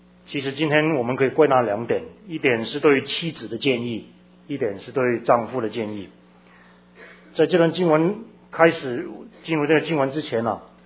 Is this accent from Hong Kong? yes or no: yes; Hong Kong; 我从小在香港长大，我太太在台湾长大